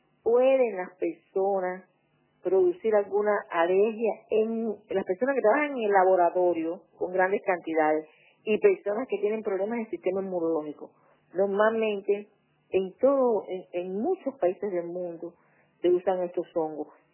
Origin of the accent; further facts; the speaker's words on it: Cuba; porque en mi país nosotros estamos aplicando más del 60% de la superficie cultivada en Cuba